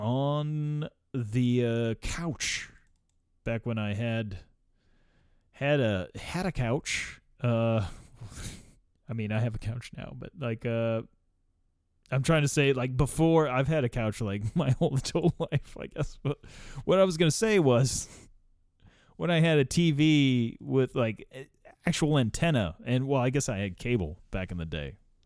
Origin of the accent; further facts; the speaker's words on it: St. Louis, Missouri, United States; maybe it's just because, you know, I'm from the St. Louis area ish